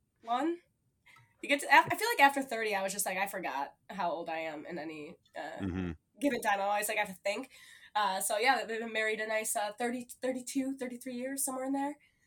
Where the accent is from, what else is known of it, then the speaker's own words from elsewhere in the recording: La Grange, Illinois, United States; Well, so I grew up in LaGrange.